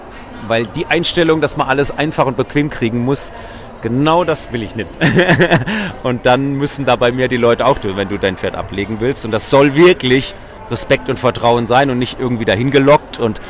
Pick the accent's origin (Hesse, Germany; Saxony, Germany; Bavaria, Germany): Hesse, Germany; ich komme aus der Rhön, da bei Fulda, ist schon ein bisschen bergig so, die Rhön, ne?